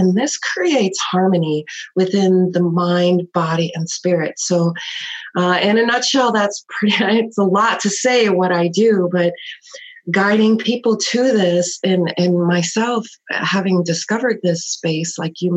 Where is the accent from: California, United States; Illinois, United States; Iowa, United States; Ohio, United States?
Illinois, United States; Chicago; You know, I grew up in Chicago. I was one of several kids.